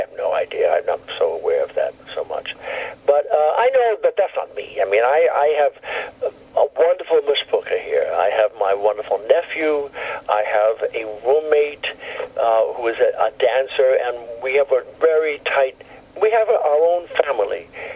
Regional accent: New York, United States; I'm a New Yorker. I'm Jewish.

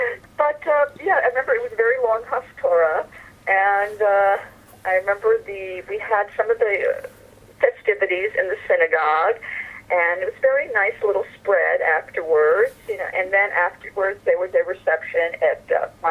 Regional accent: Fair Lawn, New Jersey, United States; I grew up in Fairlawn, New Jersey, but the synagogue was in Patterson

